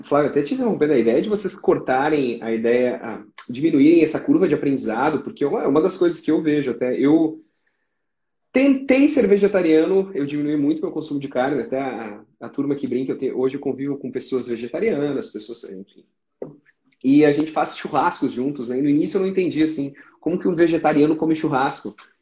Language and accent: Portuguese; Rio Grande do Sul, Brazil; estou eu pensando enquanto gaúcho aqui, que a carne, por exemplo, é uma coisa cultural aqui no gaúcho